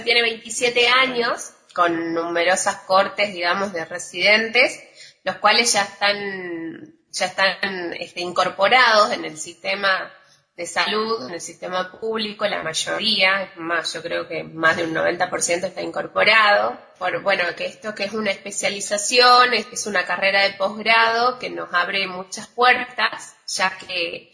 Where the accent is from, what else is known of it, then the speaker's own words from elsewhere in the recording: Salta, Argentina; Yo soy particularmente de Salta